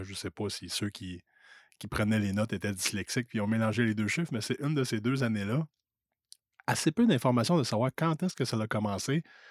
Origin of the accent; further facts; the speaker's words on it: Quebec, Canada; Je viens des cantons de l'Est, dans le comté de Brome-Missisquoi.